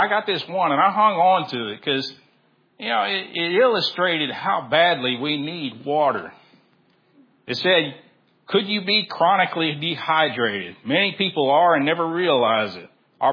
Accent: Texas City, Texas, United States; But, you know, I grew up in Texas City. The water tastes nasty.

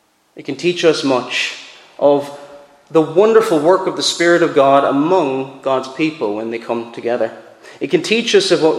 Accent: Cork, Munster, Ireland; I'm from the Republic of Ireland, I'm originally from Cork, myself

